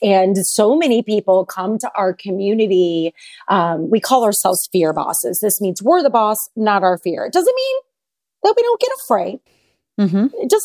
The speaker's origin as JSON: {"language": "English", "town": "St. Louis", "region": "Missouri", "country": "United States", "tie": "born or raised there", "said": "Okay, so I am a St. Louis girl, born and raised in the Midwest."}